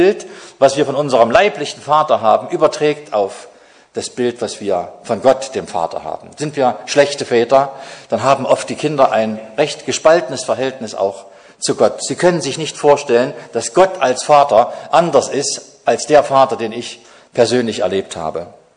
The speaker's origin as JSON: {"language": "German", "town": "Jena", "region": "Thuringia", "country": "Germany", "tie": "born or raised there", "said": "Und ich bin in Jena groß geworden"}